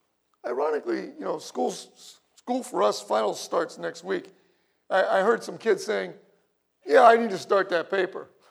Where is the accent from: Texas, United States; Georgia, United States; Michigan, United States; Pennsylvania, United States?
Pennsylvania, United States; Scranton; I'm from Scranton.